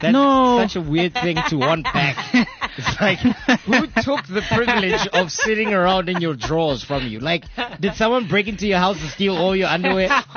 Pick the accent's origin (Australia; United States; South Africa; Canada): South Africa; Soweto, Gauteng; I grew up in Midolens, right? Midolens, Ndofaya, Soweto